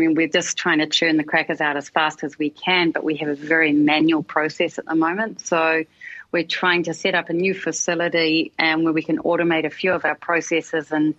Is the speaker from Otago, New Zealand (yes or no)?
no; Wellington, New Zealand; But yeah, Wellington. I grew up in Wellington and loved my childhood. It was a great time. I studied at Victoria. So yeah, Wellington's my home.